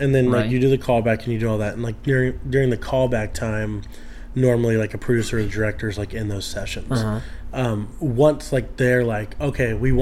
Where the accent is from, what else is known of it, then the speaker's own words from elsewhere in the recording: Florida, United States; No, I'm from Florida. I didn't start acting until I was like 18.